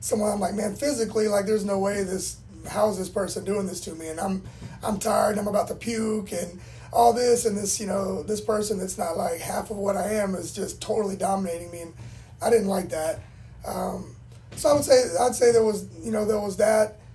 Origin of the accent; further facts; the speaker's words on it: Houston, Texas, United States; You know, I grew up in Houston, like...